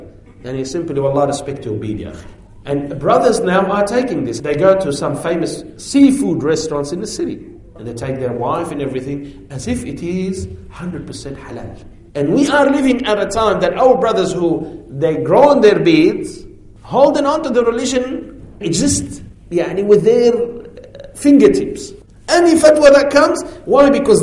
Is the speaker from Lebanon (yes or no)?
yes; Lebanon; when we grew up in Lebanon, that the neighbors borrow this